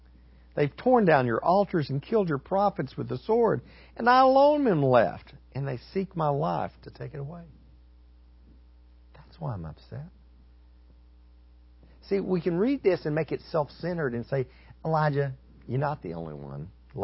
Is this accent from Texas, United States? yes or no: yes; Texas, United States; I grew up in West Texas, in the Panhandle.